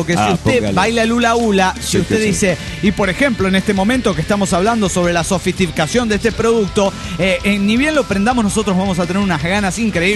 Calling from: Atlanta, Georgia, United States; de Atlanta, Georgia.

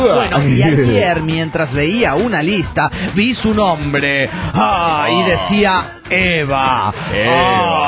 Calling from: Argentina; el bolsonés desde Argentina.

